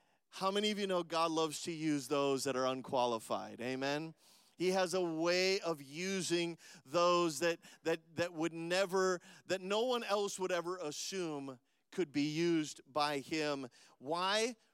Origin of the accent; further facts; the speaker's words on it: Minnesota, United States; now in Florida, United States; originally from Minnesota. I've been living in Florida for the last 15 years now. But when I grew up in Minnesota, I was probably voted least likely to succeed in my high school